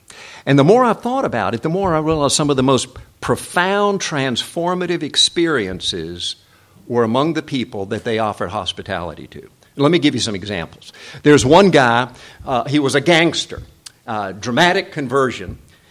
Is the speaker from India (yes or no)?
no; South Korea; the way I was raised in Korea.